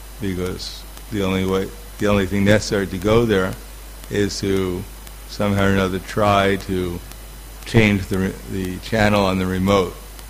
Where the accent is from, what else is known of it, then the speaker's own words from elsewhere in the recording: United States; but when I grew up in America, I grew up in a block, the closest big street that I live near to was called Church Avenue.